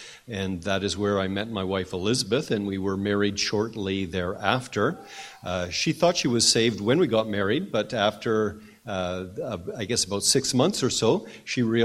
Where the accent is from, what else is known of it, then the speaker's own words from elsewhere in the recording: Edmonton, Alberta, Canada; now in Surrey, Canada; I was born and raised here in Edmonton. I spent most of my childhood living and growing up in the Millwoods area around 91st and Millwoods Road.